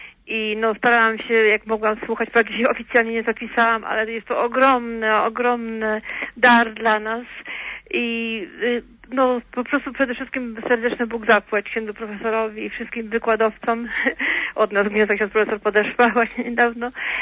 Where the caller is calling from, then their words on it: Gniezno, Greater Poland Voivodeship, Poland; also born or lived in Poznań; obecnie z Gniezna, ale też jestem z Gniezna i Poznań.